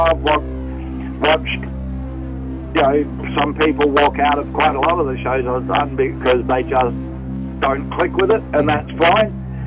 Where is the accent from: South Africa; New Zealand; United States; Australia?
New Zealand; I'm from New Zealand originally, Pākehā from New Zealand